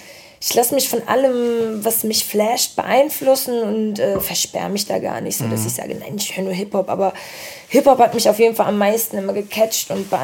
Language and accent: German; Flensburg, Schleswig-Holstein, Germany; Aber wir sind zusammen in Flensburg aufgewachsen